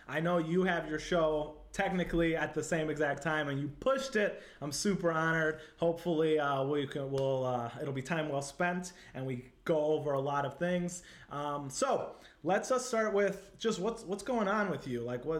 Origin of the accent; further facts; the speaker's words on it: Chicago, Illinois, United States; now in Los Angeles, United States; Because I'm from Chicago. I live in LA now, but I'm from Chicago.